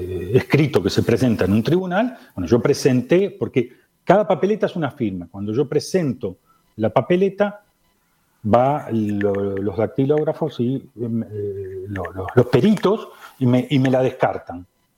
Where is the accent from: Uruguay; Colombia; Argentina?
Uruguay; somos todos uruguayos